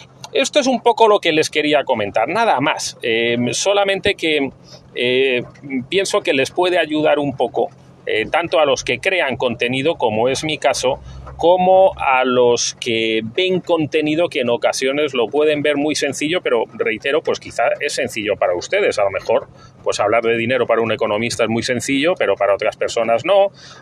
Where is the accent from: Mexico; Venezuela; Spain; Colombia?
Spain; Madrid, Community of Madrid; born there; yo soy nacido en Madrid, en España, y la verdad es que mi contacto con el mar pues era en mis primeros años pues mínimo